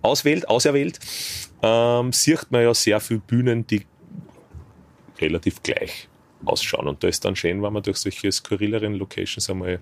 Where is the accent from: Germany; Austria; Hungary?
Austria; Linz, Upper Austria; Linz ist meine Heimatstadt